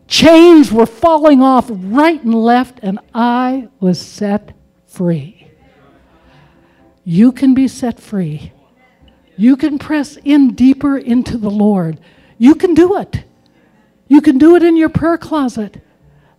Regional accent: Ketchikan, Alaska, United States; My hometown, Ketchikan, Ketchikan Correction Center, they were jokingly calling it Ketchikan Christian Center

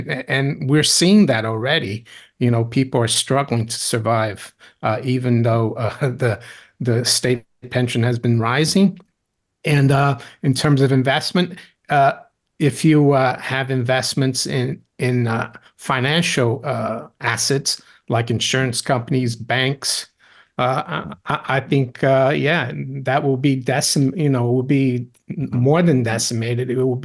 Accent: Brazil; I grew up in Brazil

